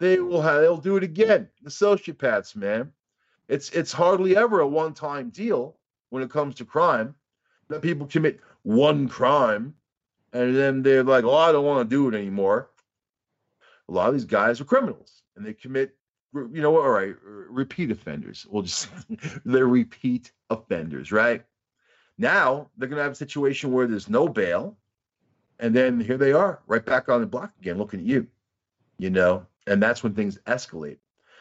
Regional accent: Long Island, New York, United States; now in Upstate New York, United States; I come from Long Island originally, you know, and I live upstate New York.

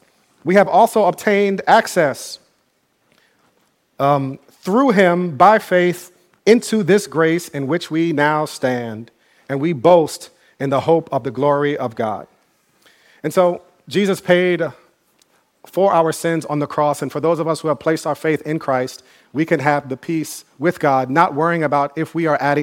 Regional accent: New Rochelle, New York, United States; You know, I grew up in New Rochelle, and growing up, we always had beef with people from Mount Vernon.

